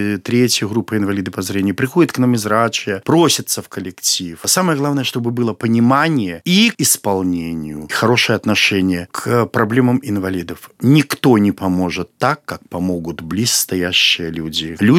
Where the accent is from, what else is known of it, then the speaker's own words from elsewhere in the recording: Minsk Region, Belarus; now in Barysaw, Belarus; покуда я пришел в Борисов, я из Крупского района, я тоже был там заведующим сельским домом культуры.